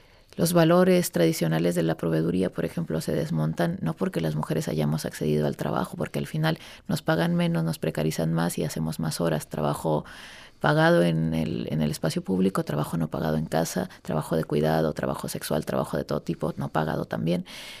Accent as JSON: {"language": "Spanish", "country": "Mexico", "said": "el modelo ideal en mi país está vinculada con el machismo. O sea, y no lo digo de manera rápida, sino la estructura patriarcal machista y necrosoberana en México es la que funda el Estado Revolucionario Mexicano."}